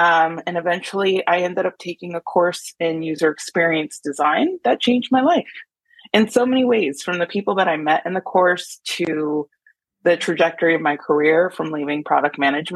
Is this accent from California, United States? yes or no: yes; Oxnard, California, United States; also born or lived in Inglewood, United States / Watts, United States; I was born in Inglewood, California, and raised in Watts when I was in my younger age. And then I grew up in Oxnard, California.